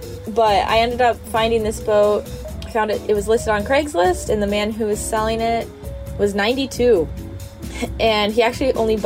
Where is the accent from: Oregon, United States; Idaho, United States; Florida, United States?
Idaho, United States; now in Detroit, United States; I'm a financial analyst at General Motors. Right now, I'm a sailor. I grew up in Idaho.